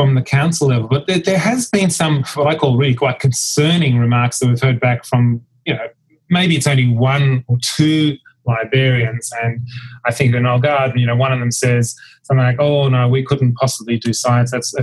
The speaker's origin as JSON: {"language": "English", "town": "Canberra", "region": "Australian Capital Territory", "country": "Australia", "tie": "born or raised there", "said": "I grew up in Canberra. I was naturally curious."}